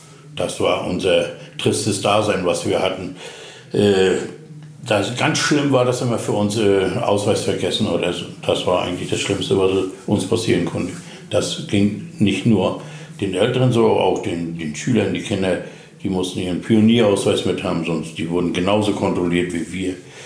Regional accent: Zissow, Mecklenburg-Vorpommern, Germany; born there; Ja, geboren bin ich eigentlich in Zissow im Landkreis Greifswald und bin 1966 eingezogen worden als Soldat.

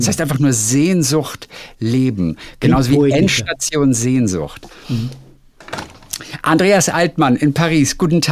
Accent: Lübeck, Schleswig-Holstein, Germany; Ja, ich bin aus Lübeck und ich esse ja auch genug Marzipan.

